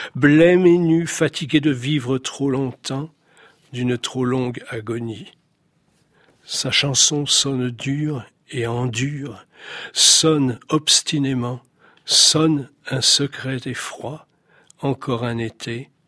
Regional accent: Reims, Grand Est, France; born there; J'en parle avec certaine émotion puisque moi je suis né à Reims.

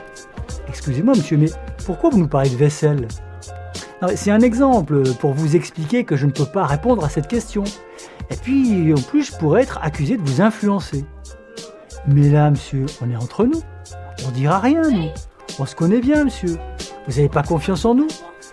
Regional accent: Bazigné, Grand Est, France; now in Marseille, France; Moi, je suis vosgien d'origine, je suis né à Bazigné, un tout petit village au fin fond des Vosges. Mon père était instituteur là-bas.

